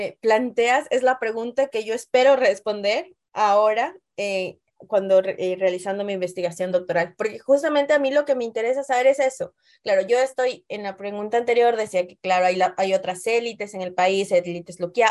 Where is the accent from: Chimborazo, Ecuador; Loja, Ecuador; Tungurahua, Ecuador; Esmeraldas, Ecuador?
Loja, Ecuador; yo soy de Loja, soy lojana